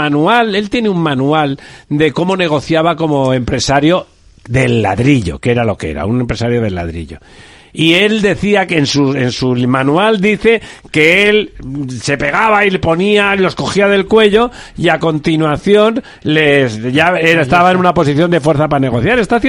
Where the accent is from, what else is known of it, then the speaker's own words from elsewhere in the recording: Catalonia, Spain; yo soy catalán, o sea que lo digo, es verdad.